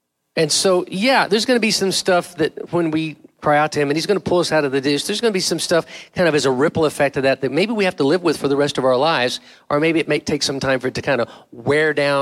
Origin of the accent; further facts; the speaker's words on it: San Jose, California, United States; now in Rock Hill, United States; I know I grew up San Jose. I grew up in California. Grew up in San Jose my teenage years.